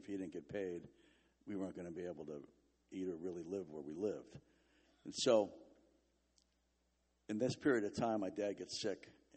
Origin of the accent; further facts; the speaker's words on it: Chicago, Illinois, United States; I grew up in Chicago, and my parents got married, and they didn't have a whole lot